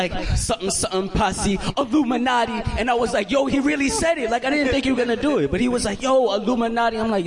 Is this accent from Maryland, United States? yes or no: yes; Maryland, United States; now in New York, United States; I came from Maryland, bro. I'm from Maryland. I came out here to New York to experience new things.